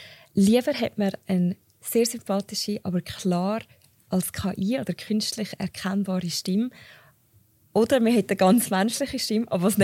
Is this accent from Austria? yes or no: no; Switzerland